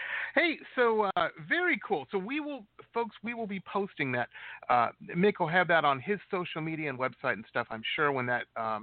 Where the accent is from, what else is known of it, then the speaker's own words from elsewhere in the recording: Detroit, Michigan, United States; well, I grew up in Detroit, and at that time, you know, you're used to cars being on fire.